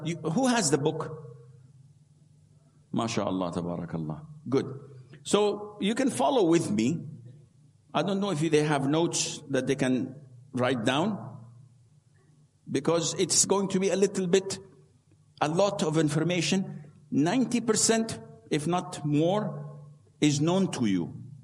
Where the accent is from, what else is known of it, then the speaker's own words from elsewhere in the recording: Saudi Arabia; English is a second language; Who cares you paid money? I come from Saudi Arabia. I don't care about money.